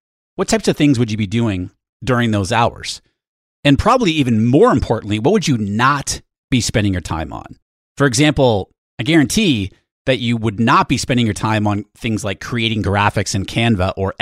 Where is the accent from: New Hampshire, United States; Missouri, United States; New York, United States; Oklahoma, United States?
New Hampshire, United States; now in San Diego, United States; I do not miss the New Hampshire winters. San Diego today, nice and sunny, 65 degrees. That's why I live here.